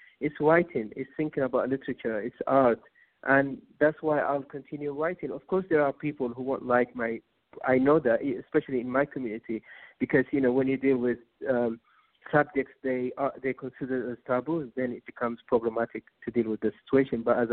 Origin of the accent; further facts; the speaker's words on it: Saudi Arabia; So I've had a kind of a different education to a lot of young boys and girls growing up in Saudi Arabia.